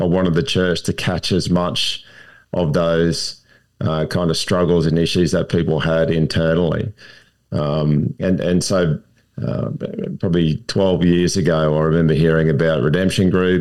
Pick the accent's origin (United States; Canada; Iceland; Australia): Australia; G'day, Curtis, and hello to all the listeners. As you can tell by my greeting, I'm from Australia.